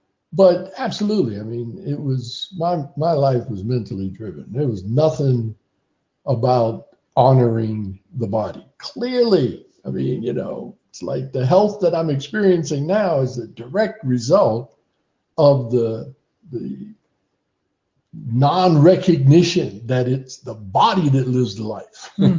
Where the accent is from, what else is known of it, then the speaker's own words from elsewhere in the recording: New York City, New York, United States; also born or lived in Harlem / Bronx / Brooklyn / Staten Island; growing up in the 40s and 50s, you know, being a black kid growing up in New York City, whether it was in Harlem with my grandparents or the Bronx, Brooklyn, you know, Staten Island I lived on for a while, Queens.